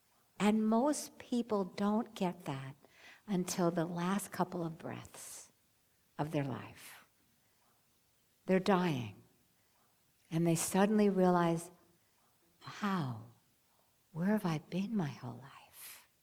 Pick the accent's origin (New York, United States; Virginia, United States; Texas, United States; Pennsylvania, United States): New York, United States; I'm a New Yorker